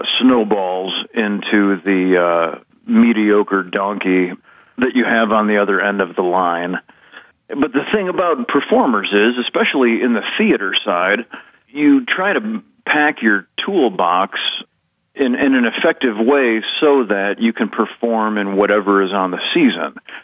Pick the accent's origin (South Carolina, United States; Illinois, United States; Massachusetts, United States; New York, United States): Illinois, United States; Minooka; It began for me in the Catholic Church in my hometown of Minooka, Illinois.